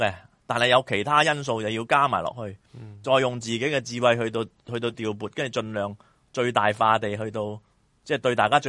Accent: China; 或者即係作為一個中國人啦

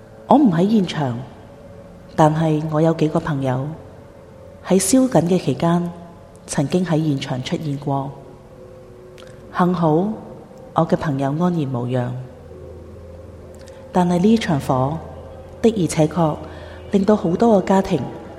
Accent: Hong Kong; 但是究竟我们香港人是不是真的那么关心自己身边发生的一切呢？

